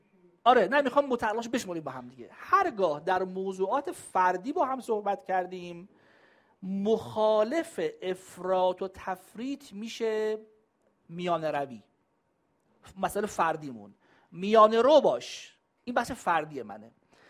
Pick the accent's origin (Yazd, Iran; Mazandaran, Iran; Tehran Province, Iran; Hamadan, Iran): Tehran Province, Iran; Tehran; یکیشون تو شهر خودم تهران بغل خونم اینا.